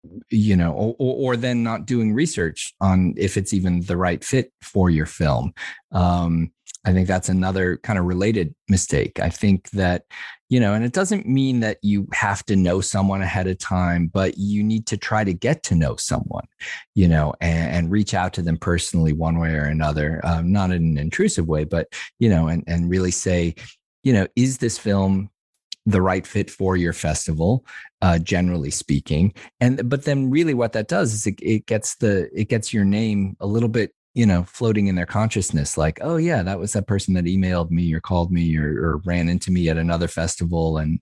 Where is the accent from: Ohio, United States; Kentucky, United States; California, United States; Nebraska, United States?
Nebraska, United States; Omaha; I like most people, I grew up in Omaha, Nebraska